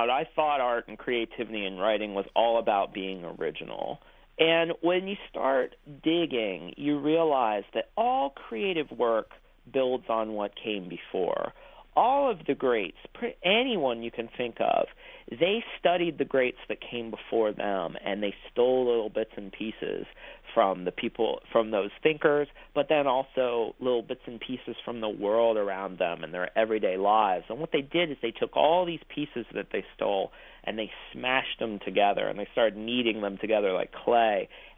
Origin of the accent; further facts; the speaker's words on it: Ohio, United States; And so when I was growing up in Ohio, my teacher, Mrs. Neff, she taught English